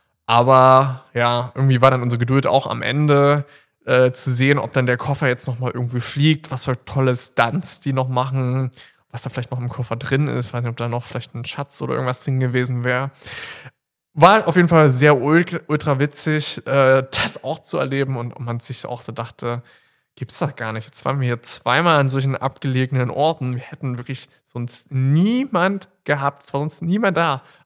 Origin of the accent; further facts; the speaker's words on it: Saxony, Germany; so was direkt so vor meiner Heimat jetzt hier ist, in Nähe Dresden-Meißen.